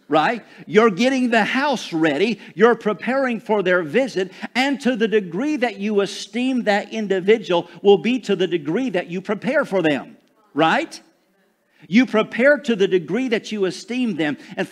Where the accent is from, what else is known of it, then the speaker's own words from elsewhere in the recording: Michigan, United States; Everybody asks me, say, where are you from? I'm from Michigan. You ain't from Michigan. I'm like, yes, I am. I just hang around these Southern guys, you know, and I start talking Southern.